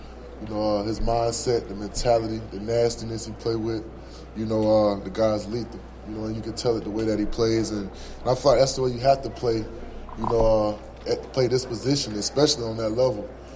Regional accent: Florida, United States; I mean, I'm a Florida boy.

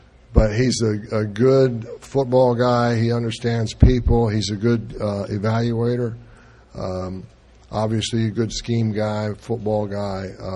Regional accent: Texas, United States; he's from East Texas, as I'm from East Texas as well, so that's a good thing.

